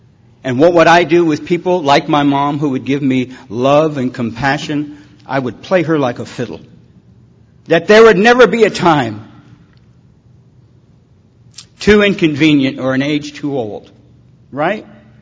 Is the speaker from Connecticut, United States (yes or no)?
no; Detroit, Michigan, United States; I was born in Detroit and brought up in a little foster home for a little period of time.